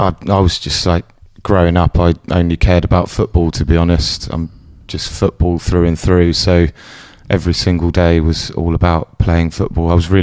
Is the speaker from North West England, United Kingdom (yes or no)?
no; Oxford, South East England, United Kingdom; Yeah, I was born in Oxford, went to school there.